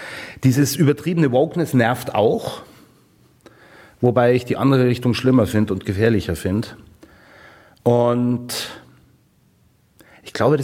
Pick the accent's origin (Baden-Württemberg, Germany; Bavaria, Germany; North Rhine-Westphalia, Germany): Bavaria, Germany; Garmisch; Ich bin in Garmisch aufgewachsen